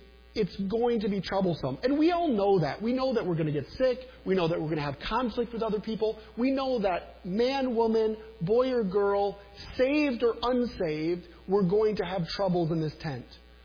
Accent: Saginaw, Michigan, United States; I grew up in Saginaw, just up the road

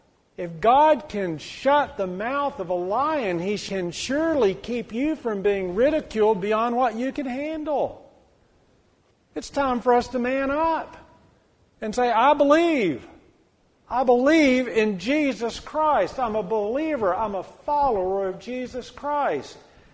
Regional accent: Texas, United States; Now, I'm from East Texas and sometimes do a little different things in East Texas, especially as I was a kid.

